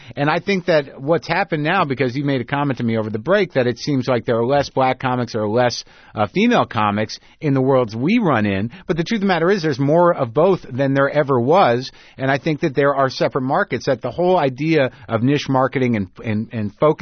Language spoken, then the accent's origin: English; New Mexico, United States; I grew up in New Mexico. I grew up around Latinos and Chicanos and whoever